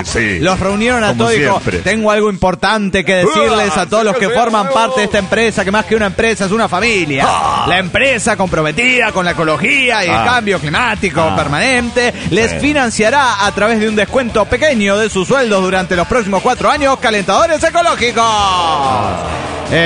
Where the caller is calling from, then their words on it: Toluca, State of Mexico, Mexico; de Toluca, México.